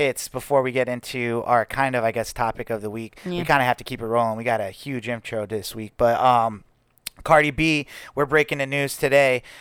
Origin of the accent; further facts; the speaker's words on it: Staten Island, New York, United States; It really was because I was from Staten Island